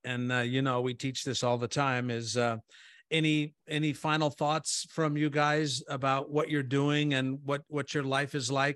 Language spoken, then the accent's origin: English; Nebraska, United States; Also for News Channel Nebraska and US 92 in Norfolk, just down the road from my hometown, is Kaylin Debbin.